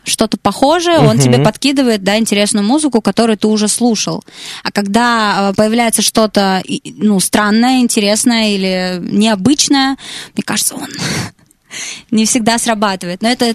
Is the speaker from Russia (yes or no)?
yes; Vyborg, Leningrad Oblast, Russia; now in Moscow, Russia; вообще я из Выборга. Это город под Санкт-Петербургом, Ленинградская область. Вообще я родилась в маленьком поселке советском, потом переехала в Выборг. Потом я решила, что я буду артистом, поехала учиться в Петербург.